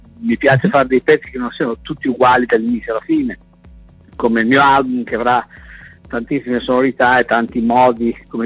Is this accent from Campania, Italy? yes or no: no; Emilia-Romagna, Italy; Io sono romagnolo e mi è venuto da scrivere questa canzone